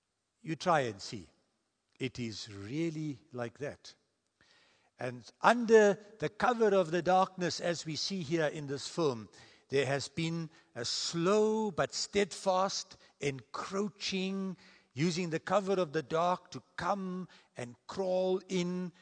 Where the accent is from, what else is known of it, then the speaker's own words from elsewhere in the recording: South Africa; There were things I had to leave behind because I am first a Christian before I am a South African.